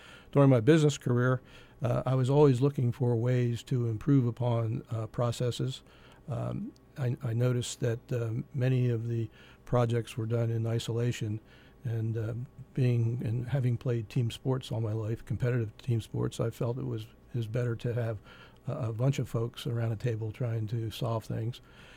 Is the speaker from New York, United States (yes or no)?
no; Pennsylvania, United States; I was born and raised in the Lehigh Valley, and I've lived in the Valley for 60 of my 65 years.